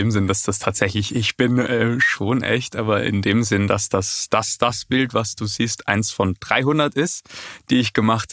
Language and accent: German; Graz, Styria, Austria; ich weiß noch in meiner Heimatstadt in Graz, da gab es so zwei oder drei Leute, die Model waren, also Männer.